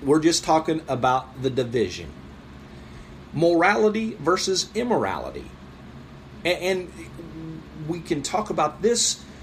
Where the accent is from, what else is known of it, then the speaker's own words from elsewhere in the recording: Boston, Massachusetts, United States; Yeah, Boston? I'm from Boston.